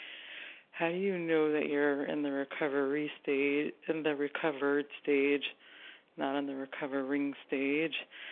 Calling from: Ontario, Canada

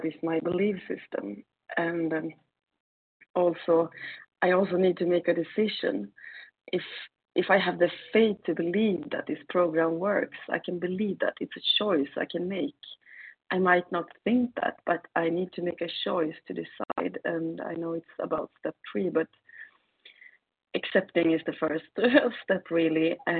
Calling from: Sweden; Yeah, hello … from Sweden.

